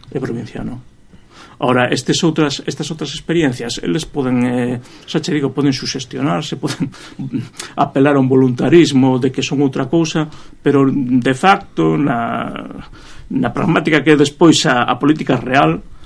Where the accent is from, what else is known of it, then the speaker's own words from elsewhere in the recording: Vigo, Galicia, Spain; E eu que veño de Vigo